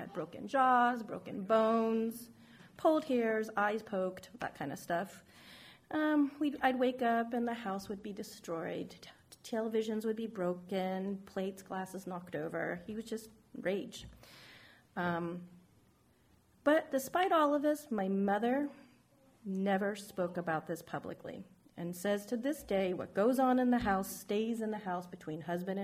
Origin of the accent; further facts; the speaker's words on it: San Francisco, California, United States; born there; I was born in San Francisco in 1972 to two Chinese immigrants who came to this country with $5 in their pockets, speaking two different Chinese dialect